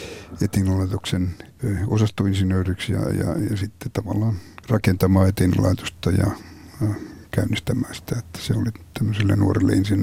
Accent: Kotka, Kymenlaakso, Finland; also born or lived in Helsinki; mä oon syntynyt sitten Helsingissä naisten klinikalla. Mutta varsinaisen nuoruuteni mä oon viettänyt Kotkassa ja isä oli Kotkan Toukolan rehtori.

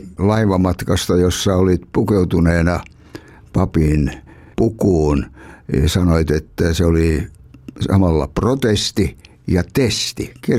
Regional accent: Savonlinna, South Savo, Finland; minä tulin kavereitteni kanssa Savonlinnasta. Me olimme aktiivisia seurakuntanuoria

